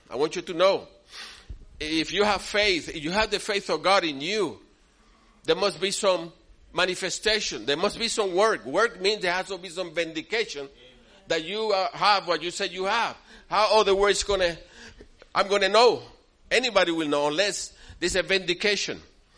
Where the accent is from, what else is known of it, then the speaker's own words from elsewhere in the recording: Puerto Rico; So when I came from Puerto Rico, that's when I started asking you guys, if you have an urgent need, come.